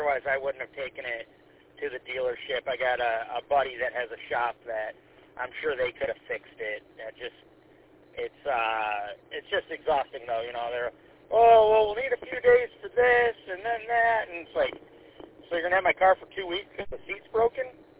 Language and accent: English; Mount Clemens, Michigan, United States; I grew up in Mount Clemens, and for a long time I worked just north of there off of Gratiot